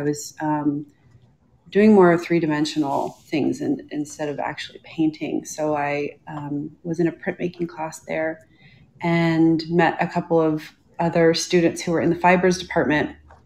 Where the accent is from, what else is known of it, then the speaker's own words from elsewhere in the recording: Fairfax, Virginia, United States; I grew up in Northern Virginia in the metropolitan DC area in Fairfax.